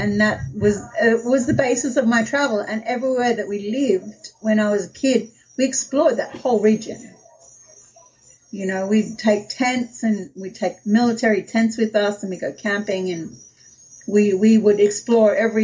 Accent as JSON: {"language": "English", "region": "Tasmania", "country": "Australia", "tie": "born there", "said": "So I was born in Tasmania, and during that time, my father was in Vietnam with the Australian military."}